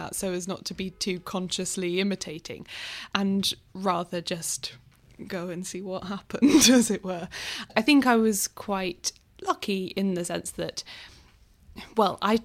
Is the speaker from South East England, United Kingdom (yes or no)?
yes; South East England, United Kingdom; I grew up sailing on the Medway and I guess I just happened to never witness the ceremony